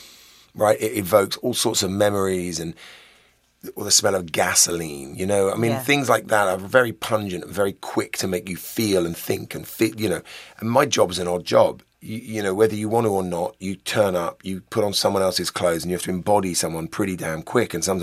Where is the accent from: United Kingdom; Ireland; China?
United Kingdom; London; born or raised there; accent: southeast London